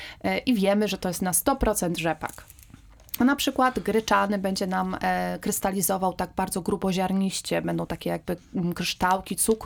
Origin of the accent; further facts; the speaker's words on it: Krosno, Subcarpathian Voivodeship, Poland; born there; Ja urodziłam się w Krośnie.